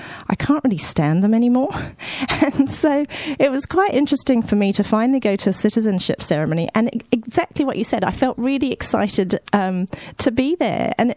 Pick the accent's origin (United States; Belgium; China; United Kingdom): Belgium; I grew up in Belgium, and there's a whole thing about the guilds.